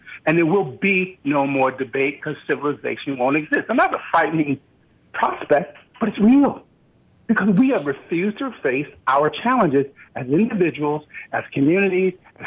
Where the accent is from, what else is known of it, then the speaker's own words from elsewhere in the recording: United States; And I believe that we as Americans, and I am an American, want to believe the best in it.